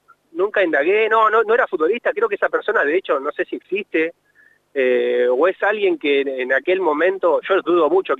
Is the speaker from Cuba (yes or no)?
no; La Plata, Buenos Aires Province, Argentina; yo soy de acá de La Plata, hacía muchos años que jugaba al fútbol